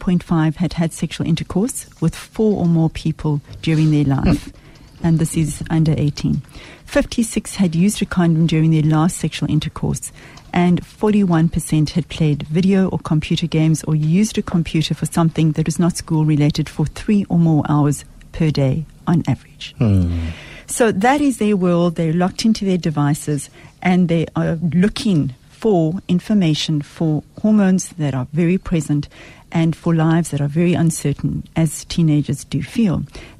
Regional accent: Bloemfontein, Free State, South Africa; born or raised there

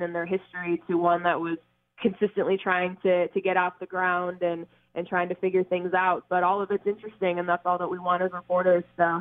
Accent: Phoenix, Arizona, United States; now in Denver, United States; But yeah, born and raised in Phoenix, graduated from Arizona State, and then have worked in Beaumont, Texas, and then Oklahoma City

